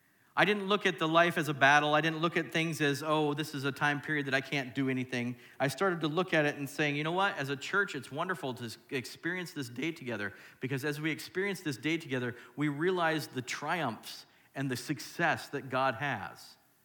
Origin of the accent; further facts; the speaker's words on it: Oregon, United States; I come from Oregon.